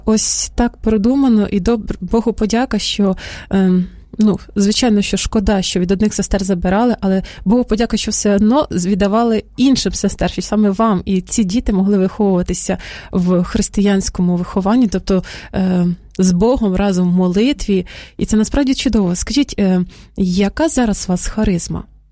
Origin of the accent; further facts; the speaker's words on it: Vinnytsia Oblast, Ukraine; я з Вінницької області сама родом